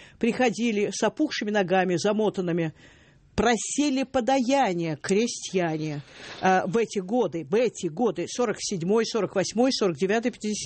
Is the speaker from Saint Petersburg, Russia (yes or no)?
no; Moscow, Russia; мы, москвичи, и вообще горожане